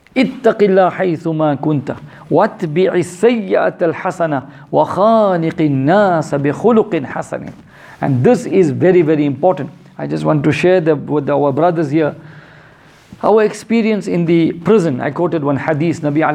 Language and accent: English; South Africa; I come from South Africa, as the Sheikh knows.